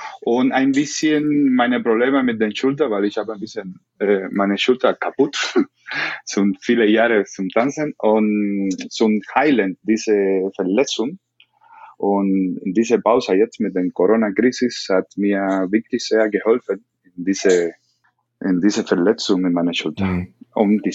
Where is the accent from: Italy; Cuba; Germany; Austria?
Cuba; Esmeralda, Camagüey; German is a second language; Ich bin in Camagüey geboren. Ich bin in Camagüey. Camagüey ist eine Stadt in der Mitte von den Inseln ungefähr, von Havanna Richtung Ost, in der Mitte 500 Kilometer weit weg oder 500 Kilometer entfernt von Havanna. Da habe ich geboren. Ich habe gewohnt in Esmeralda.